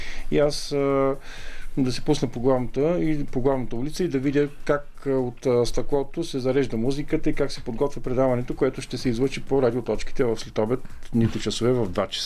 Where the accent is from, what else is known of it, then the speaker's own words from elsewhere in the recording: Sliven, Sliven Province, Bulgaria; Обаче в град Сливен, откъдето съм и аз всъщност, нямаше такъв клуб.